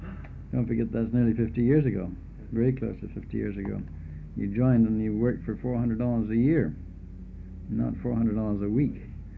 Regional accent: Oak Bay, British Columbia, Canada; also born or lived in Oshawa; I came back to Victoria and after the war was over, and I was brought up in Oak Bay. Basically, my home has been here ever since.

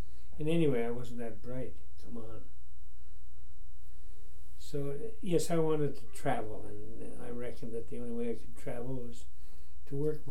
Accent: Winnipeg, Manitoba, Canada; born there; Well, I was born in Winnipeg.

